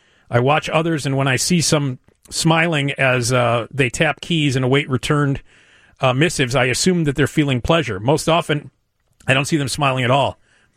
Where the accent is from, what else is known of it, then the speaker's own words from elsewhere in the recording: Australia; As an Australian, you get a straight pass because you could just call someone mate.